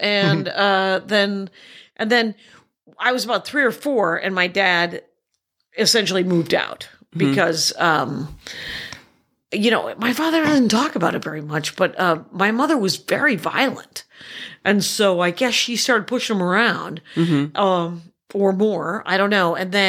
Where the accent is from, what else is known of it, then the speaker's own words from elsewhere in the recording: Milwaukee, Wisconsin, United States; she was killed on a Harley Davidson, and we're from Milwaukee, and so we were proud, of course.